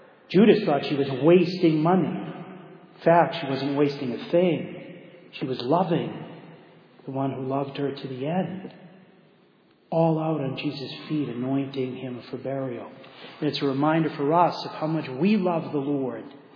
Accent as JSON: {"language": "English", "region": "Massachusetts", "country": "United States", "tie": "born or raised there", "said": "Thanks be to God, growing up in Massachusetts, came from a good Catholic home, I thought everybody did it."}